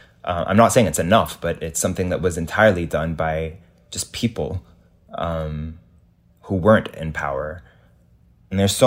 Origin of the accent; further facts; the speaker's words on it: Lebanon; But so growing up in Lebanon, I never saw queer people with agency in any form of cultural production.